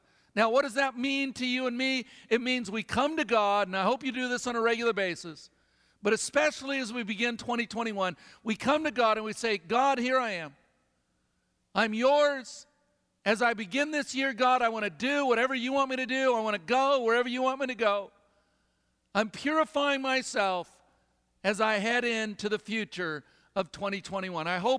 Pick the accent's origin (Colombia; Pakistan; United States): United States; I mean, I'm an American.